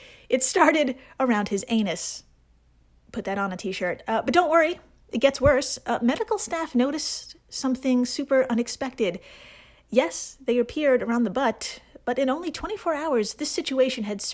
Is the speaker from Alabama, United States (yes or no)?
no; Brooklyn, New York, United States; I butchered that, but I'm from Brooklyn. That's as good as it's going to get.